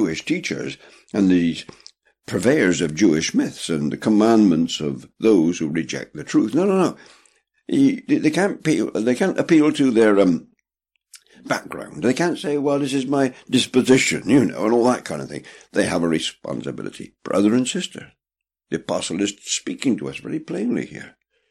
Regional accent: England, United Kingdom; I have these characteristics as an Englishman.

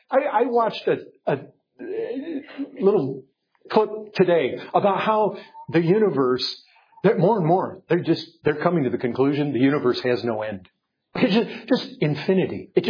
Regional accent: Texas, United States; I come from Texas, where shade is desirable.

